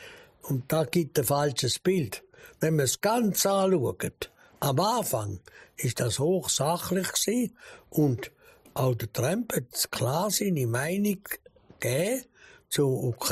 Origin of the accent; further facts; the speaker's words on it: Switzerland; du kommst mit einem oder zwei als Schweizer.